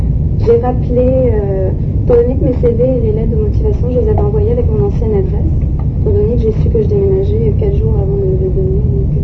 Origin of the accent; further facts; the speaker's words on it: France; moved away; étant donné que je suis française et à cause de l'immigration